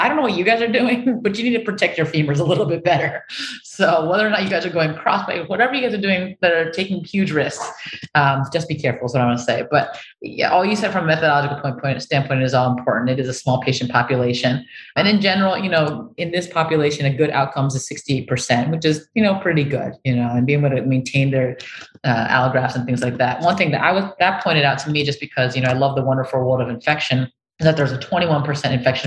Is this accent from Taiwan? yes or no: yes; Taiwan; From my home country of Taiwan.